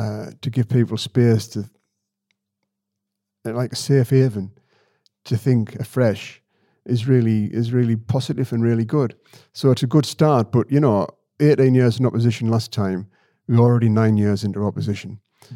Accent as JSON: {"language": "English", "town": "Sedgefield", "region": "North East England", "country": "United Kingdom", "said": "because I've been in the party for a long time, and I'm from Sedgefield, and I knew Tony Blair"}